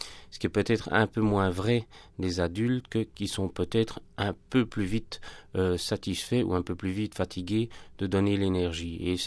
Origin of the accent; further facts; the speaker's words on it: Braine-le-Château, Walloon Brabant, Belgium; Nous sommes originaires d'un village près de Bruxelles qui s'appelle Braine-le-Château.